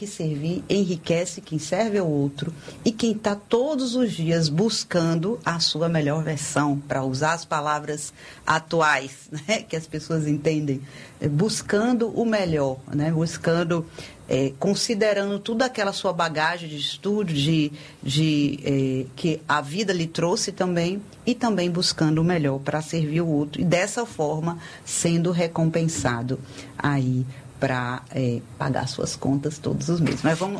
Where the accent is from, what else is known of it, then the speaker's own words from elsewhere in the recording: Brazil; A gente é brasileiro e nunca perde a esperança.